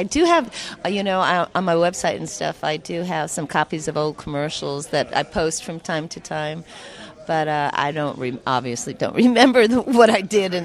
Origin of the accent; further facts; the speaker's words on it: New York, United States; I grew up in New York, and at 6 months old, I did my first commercial